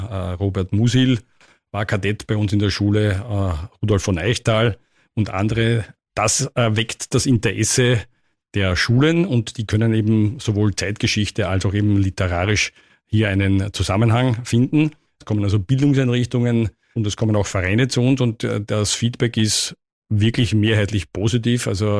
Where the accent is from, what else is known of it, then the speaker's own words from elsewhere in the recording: Eisenstadt, Burgenland, Austria; obwohl ich 6,5 Jahre im Ausland war und doch 15 Jahre weg von Eisenstadt in einer anderen Garnison. Aber das ist natürlich meine Heimatstadt